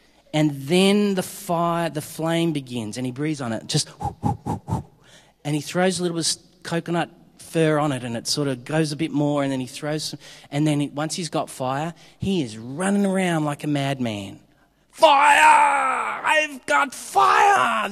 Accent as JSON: {"language": "English", "region": "Queensland", "country": "Australia", "said": "I come from Queensland."}